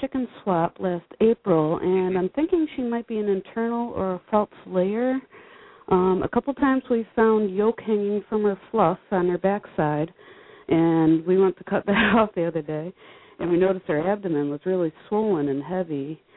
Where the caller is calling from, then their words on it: Maine, United States; I'm calling from Maine.